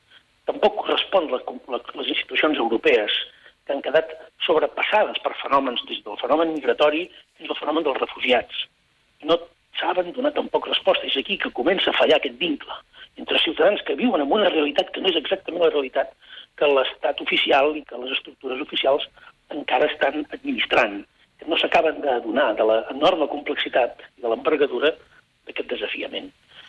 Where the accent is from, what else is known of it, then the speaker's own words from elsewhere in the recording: Catalonia, Spain; vam poder demostrar de quina mena de gent som els catalans.